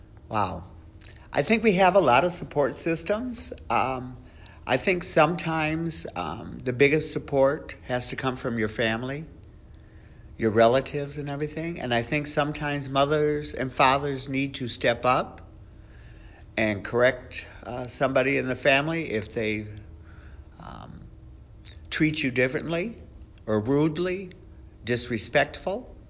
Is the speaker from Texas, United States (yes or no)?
no; Dearborn Heights, Michigan, United States; I grew up in Dearborn Heights. I went to William H. Thorne as a child, and then I went to Allen Park High School as a teenager.